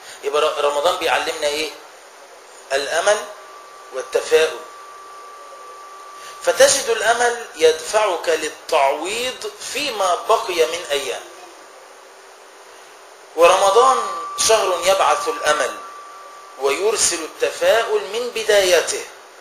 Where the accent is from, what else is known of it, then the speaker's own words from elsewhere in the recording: Egypt; عندنا في مصر